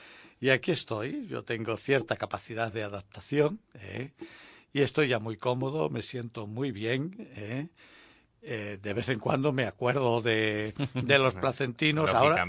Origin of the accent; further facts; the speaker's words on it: Badajoz, Extremadura, Spain; los pacenses, de donde yo soy originario